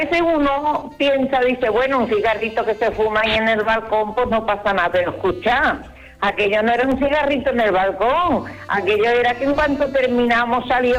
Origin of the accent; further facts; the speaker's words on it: Seville, Andalusia, Spain; now in Esparreguera, Spain; yo soy de Sevilla y vivo aquí hace 40 años.